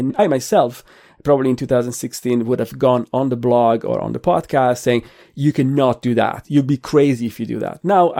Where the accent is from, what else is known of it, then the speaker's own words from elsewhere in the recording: Milan, Lombardy, Italy; I think growing up in Italy, I knew that carbonara didn't have cream. My mother didn't put cream in carbonara, but we're from Milan.